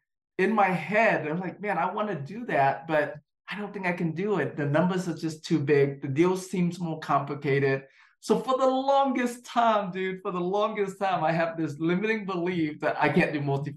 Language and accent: English; Vietnam; now in United States; So growing up in Vietnam, Vietnam culture in general is very entrepreneur, very hustle